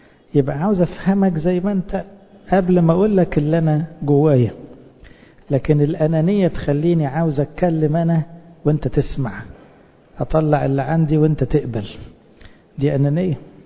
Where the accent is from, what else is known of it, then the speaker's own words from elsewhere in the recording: Egypt; وإحنا كمصريين الحمد لله لما بنتكلم بكل إيدينا ورجلينا